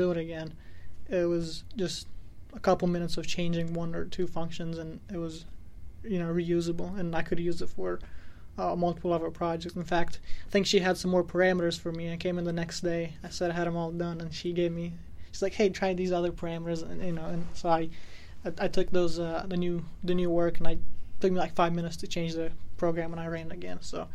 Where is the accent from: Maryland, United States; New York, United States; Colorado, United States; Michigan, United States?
Maryland, United States; Hagerstown; I'm from Shepherd University. My major is computer science. I'm from Hagerstown.